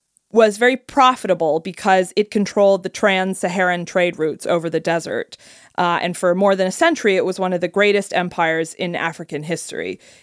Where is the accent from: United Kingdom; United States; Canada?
United Kingdom; I'm British.